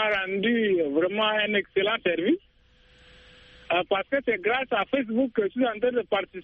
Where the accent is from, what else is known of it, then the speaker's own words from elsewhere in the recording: Chad; Pourtant, on est tous des Tchadiens, mais on ne se connaissait pas.